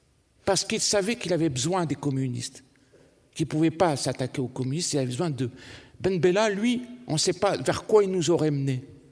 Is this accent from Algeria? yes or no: yes; Algeria; parce que moi je me sens algérien, je suis franco-algérien, je suis algérien. J'assume, je suis algérien.